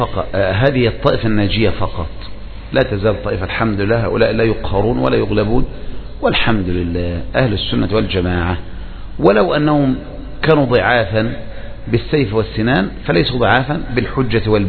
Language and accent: Arabic; Egypt; مثلا عندنا في مصر حصل ايه؟